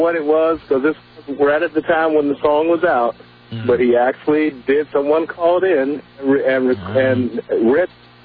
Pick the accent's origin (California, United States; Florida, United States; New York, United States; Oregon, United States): Florida, United States; Jacksonville; I also lived in Jacksonville, Florida. I'm born and raised in Jacksonville.